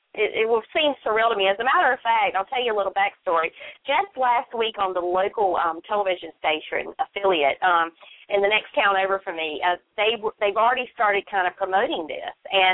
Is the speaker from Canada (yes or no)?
no; North Carolina, United States; accent: North Carolina; later this summer in the great state of North Carolina, where I reside, in case you couldn't tell by my accent